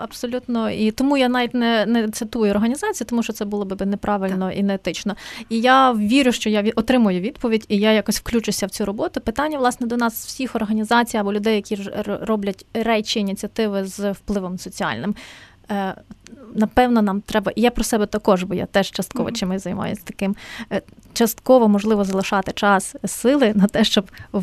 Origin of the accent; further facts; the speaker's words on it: Lviv, Lviv Oblast, Ukraine; У Львові, це моє рідне місто